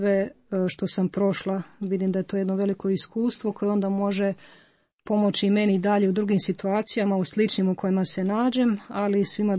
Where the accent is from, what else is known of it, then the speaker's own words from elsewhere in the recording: Zagreb, City of Zagreb, Croatia; born there; dolazim iz jedne tradicionalne obitelji. Rođena sam 1986. godine u Zagrebu kao drugo od troje djece u svojoj obitelji.